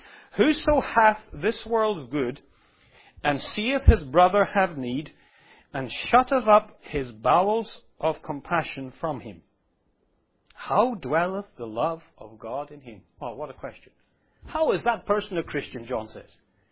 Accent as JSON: {"language": "English", "country": "United Kingdom", "lives_now": "Singapore", "said": "I come from the United Kingdom. Who was it who brought the gospel here?"}